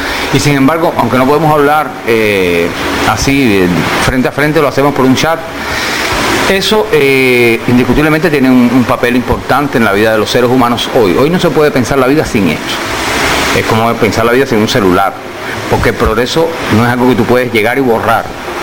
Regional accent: Cuba; de lo que somos los cubanos, de lo que significa Cuba

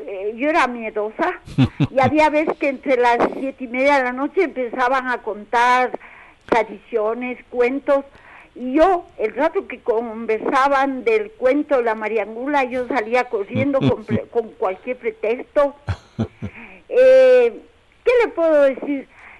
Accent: Pichincha, Ecuador; Yo me crié en el barrio de San Juan

